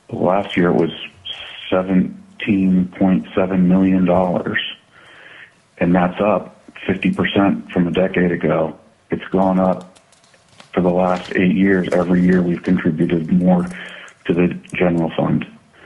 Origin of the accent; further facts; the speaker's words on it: Anchorage, Alaska, United States; in my hometown of Anchorage, you drive down Northern Lights and you see signs for bookkeeping and payroll.